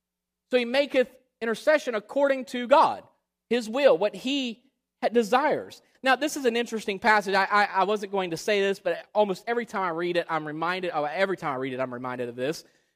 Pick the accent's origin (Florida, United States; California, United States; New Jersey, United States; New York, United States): Florida, United States; We had no AC at the house growing up in Florida, played outside all the time